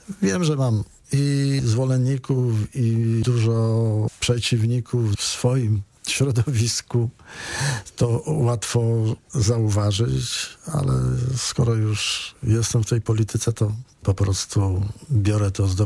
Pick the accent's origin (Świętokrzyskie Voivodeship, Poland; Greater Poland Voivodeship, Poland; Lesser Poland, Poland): Świętokrzyskie Voivodeship, Poland; Skarżysko-Kamienna; Jestem ze Skarżyska Kamiennej